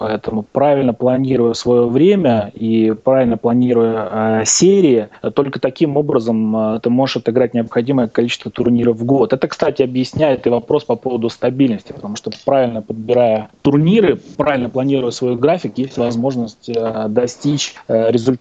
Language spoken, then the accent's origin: Russian; Moscow, Russia; moved away; also born or lived in Riga, Latvia; Я вообще москвич и коренной москвич в нескольких поколениях, но в свое время, в начале, дальше, в середине уже 90-х годов у меня была возможность выбора места проживания. Я выбрал Латвию, где получил гражданство